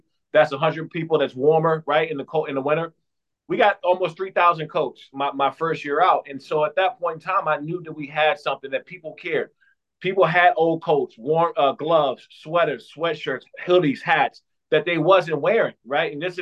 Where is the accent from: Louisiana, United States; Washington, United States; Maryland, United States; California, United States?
Maryland, United States; I grew up here in Prince George's County, right? I'm going to say Prince George's County with us. We spent some time being homeless. We lost our home to a fire.